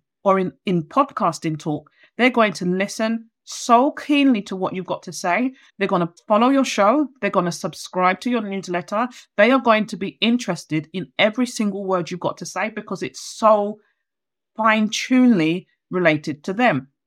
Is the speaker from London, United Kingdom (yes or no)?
yes; London, United Kingdom; As a Londoner, I'm going to use the word niche